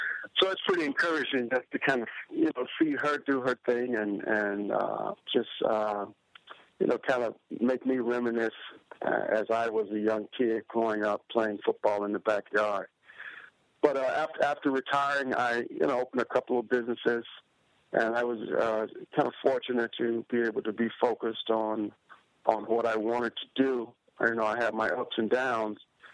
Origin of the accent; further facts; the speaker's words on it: Mississippi, United States; I'm actually born and raised in Mississippi, and very fortunate to get one scholarship to Arkansas State